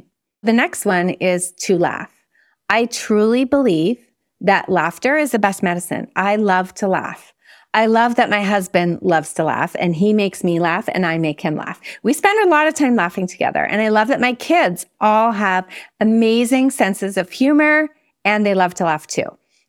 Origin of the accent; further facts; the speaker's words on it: Montreal, Quebec, Canada; Now, I grew up in Montreal, so it's called Cégep in Quebec.